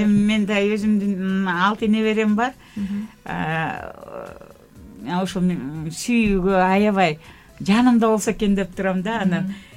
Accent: Karakol, Issyk-Kul Region, Kyrgyzstan; Kyrgyz is a second language; also born or lived in Russia; 1960-жылы Ысык Көл областта Ак Суу район совхоз Караколдо төрөлгөмүн.

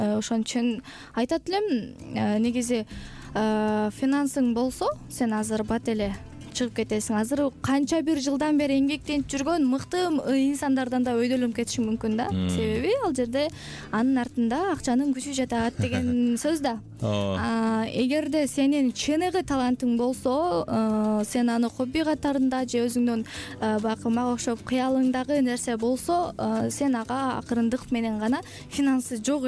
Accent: Cholpon, Naryn Region, Kyrgyzstan; Негизи өзүм Нарын областына караштуу Кочкой районунун Чолпон айылында төрөлүп өскөм, жана ошондой эле өзүмдүн папам ошол Кочкордон болот

